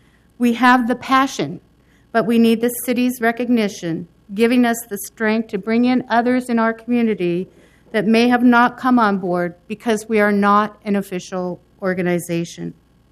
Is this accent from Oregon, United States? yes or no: yes; Portland, Oregon, United States; born there; I was born in Portland, and I have lived in the Gateway and Park Rose area for the last 26 years.